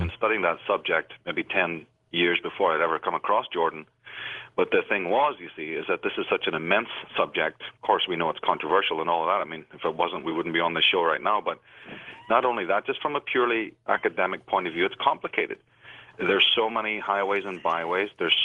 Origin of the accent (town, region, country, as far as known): Ireland